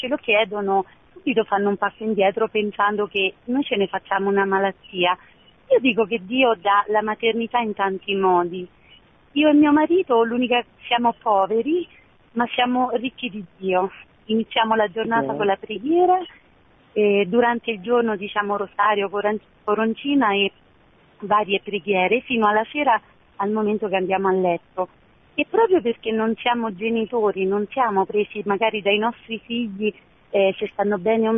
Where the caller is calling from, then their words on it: Amatrice, Lazio, Italy; siamo da Amatrice.